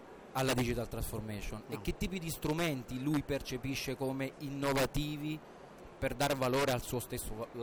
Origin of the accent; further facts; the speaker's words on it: Campania, Italy; now in Milan, Italy; io sono campano anche se vivo a Milano